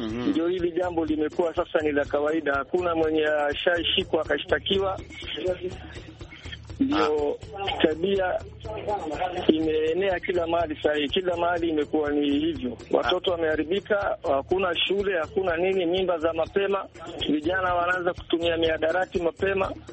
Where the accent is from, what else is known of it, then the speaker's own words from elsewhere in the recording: Tana River County, Kenya; Mimi natoka sehemu za Kenya Coast, mahali naitwa Tana River.